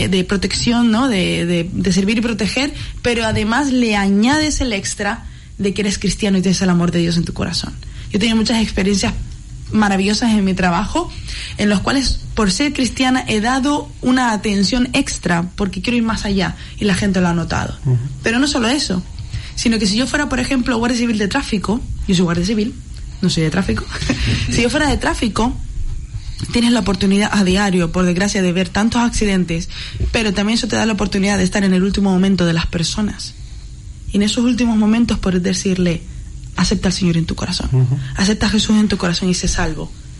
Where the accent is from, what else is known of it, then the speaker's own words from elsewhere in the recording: Canary Islands, Spain; perdón mi acento, yo soy canaria, partamos de ahí